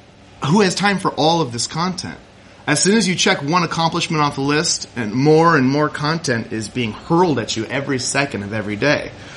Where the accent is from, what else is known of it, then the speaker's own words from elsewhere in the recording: Kodiak, Alaska, United States; Now, when I grew up in Kodiak, Alaska, we had one channel